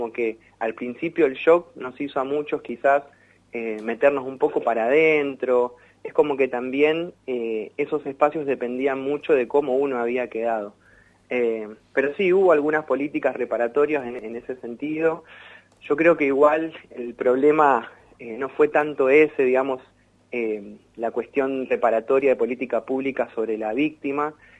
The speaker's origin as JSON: {"language": "Spanish", "town": "Berazategui", "region": "Buenos Aires Province", "country": "Argentina", "said": "yo soy de Berazategui puntualmente, varios ahí del conurbano en zona"}